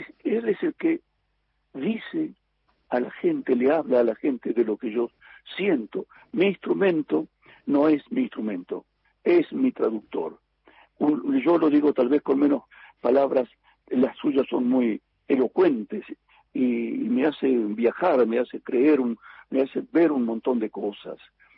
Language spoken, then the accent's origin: Spanish; Buenos Aires, Argentina; born there; y de mamá correntina. Mi papá y mi mamá hablaban guaraní. Yo no hablé guaraní, yo nací en Buenos Aires, pero yo soy correntino de sangre.